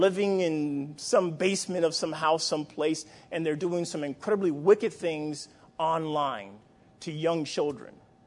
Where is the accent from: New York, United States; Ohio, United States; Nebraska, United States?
New York, United States; New York City; when I grew up in New York City, and I come from a household where there were not believers. And my parents are from Dominican Republic.